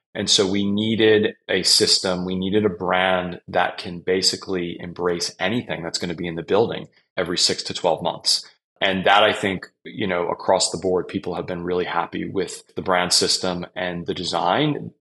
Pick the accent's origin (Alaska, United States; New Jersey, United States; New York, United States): New York, United States; New York City; I am born and raised in New York City, and so personally, it's been a passion project for me.